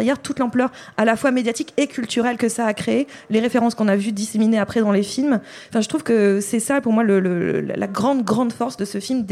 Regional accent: Nord, France; Je ne sais pas pourquoi je l'ai pris, je viens du Nord.

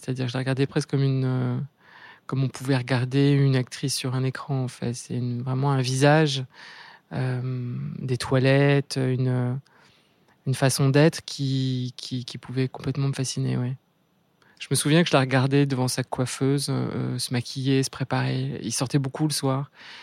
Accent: Paris, Île-de-France, France; J'ai grandi à Paris, dans une famille avec pas mal de frères et sœurs.

